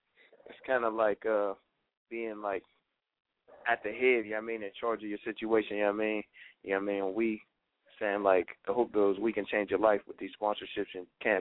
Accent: Pittsburgh, Pennsylvania, United States; Yeah, born and raised in Pittsburgh, PA, man. I couldn't find a better place to be raised, you know what I mean? So much culture over here.

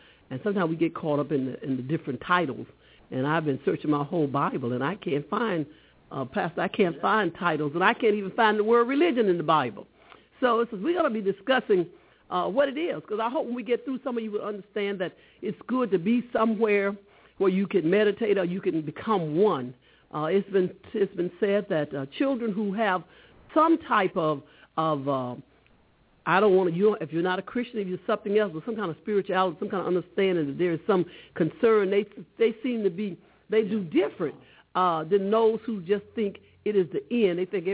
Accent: the South, United States; And growing up in the South and growing up under Southern Baptists, under the Baptists, or growing up in a household where you had to go to church, most of us from the South really do still go to church.

